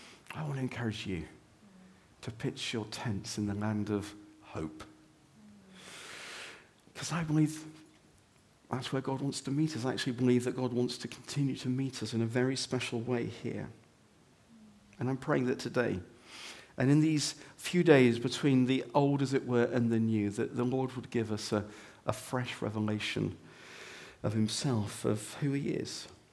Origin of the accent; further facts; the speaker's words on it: Wales, United Kingdom; And even as an Englishman, or even those of us that are Welsh, it's hard to say